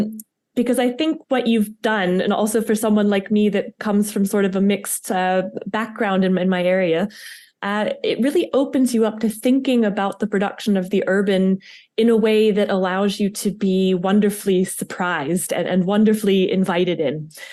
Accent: United States; accent: American; now in Vaduz, Liechtenstein; That's a bit of a problem with my American accent, so I hope you can all forgive me for that.

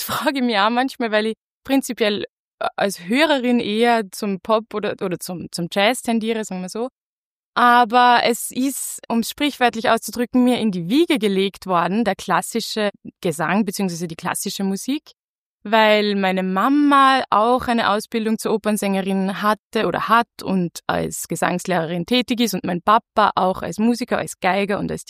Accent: Linz, Upper Austria, Austria; now in Vienna, Austria; ich komme aus Oberösterreich, bin gebürtige Linzerin und lebe jetzt in Wien.

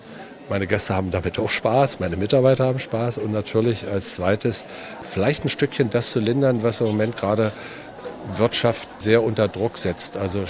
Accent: Saxony-Anhalt, Germany; es ist meine Heimat, ich fühle mich hier sehr wohl und ich kann mir nichts anderes vorstellen, als weiter in der Altmark ja, aktiv zu sein

